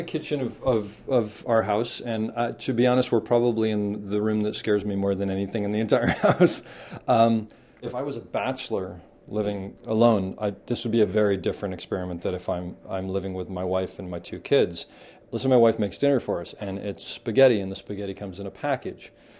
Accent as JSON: {"language": "English", "region": "Connecticut", "country": "United States", "tie": "born or raised there", "lives_now": "California, United States", "said": "I grew up in Connecticut, and anybody in Connecticut who heard me calling this a basement and saw it would sort of laugh at me."}